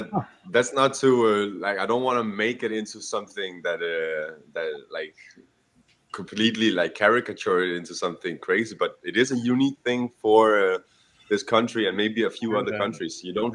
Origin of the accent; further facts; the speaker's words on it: Italy; I grew up in Italy. So I actually didn't go to the Danish school system.